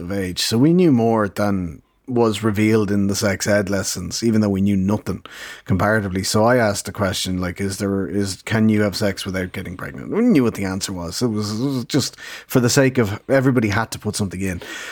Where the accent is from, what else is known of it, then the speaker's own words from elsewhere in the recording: Ireland; don't ask me, I'm an Irish teacher, like, you know, I was at the time